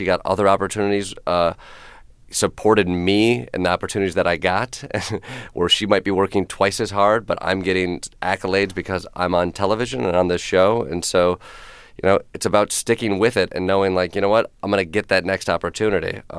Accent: Kalamazoo, Michigan, United States; When I tell people I'm from Kalamazoo, they're like, oh, that's a fake name. It's like, no, that's real.

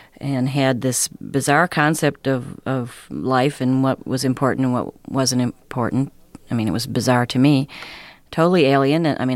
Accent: Wisconsin, United States; now in California, United States; when coming from Wisconsin, I mean, I consider myself a pretty hip person. Not because I came from Wisconsin, but I mean, when I lived there, I thought I was real liberal and hip

